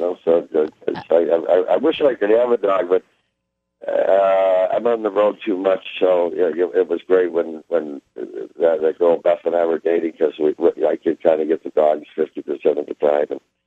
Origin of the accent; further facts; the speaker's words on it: Detroit, Michigan, United States; born there; I was born in Detroit originally.